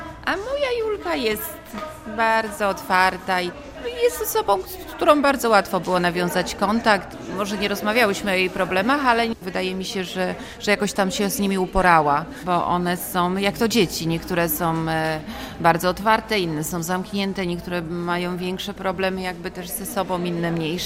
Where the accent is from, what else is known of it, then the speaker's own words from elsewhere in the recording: Warsaw, Masovian Voivodeship, Poland; Ja jestem z Warszawy.